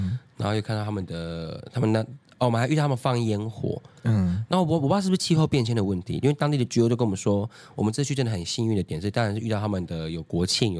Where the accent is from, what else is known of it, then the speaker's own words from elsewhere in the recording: Taiwan; 像我们台湾人玩水可能不太会选择在早上11:00到下午2:00这个区间